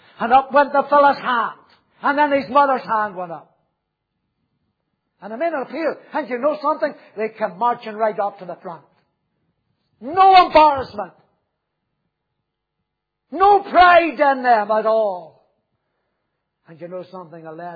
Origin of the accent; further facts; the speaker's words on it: Northern Ireland, United Kingdom; I'm from North Antrim, the county of revival.